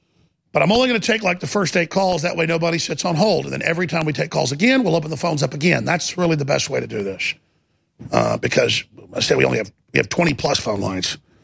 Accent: Texas, United States; And no, lady, I'm a Texan.

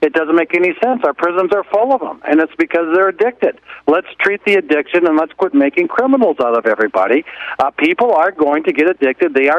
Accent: Annandale, Virginia, United States; But he walked my hometown Annandale 4th of July parade in 1996.

